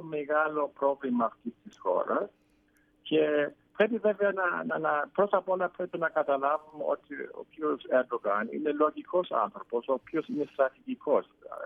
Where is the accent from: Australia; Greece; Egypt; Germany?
Germany; Greek is a second language; Τουλάχιστον εγώ ως Γερμανός δεν φαντάζομαι έναν πολιτικό να είναι τόσο διχαστικός.